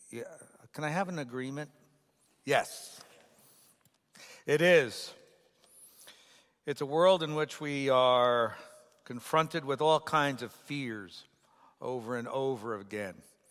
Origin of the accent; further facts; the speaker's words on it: New York, United States; Oh, and I grew up outside New York City.